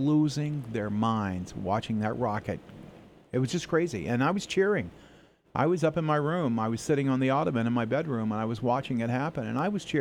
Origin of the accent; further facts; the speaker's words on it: Florida, United States; I grew up near Cape Kennedy, Cape Canaveral, whatever they call it now.